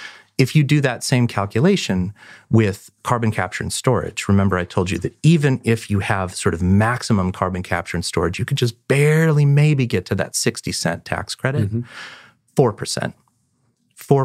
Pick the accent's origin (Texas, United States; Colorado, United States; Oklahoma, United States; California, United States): California, United States; This actually happens in my home state of California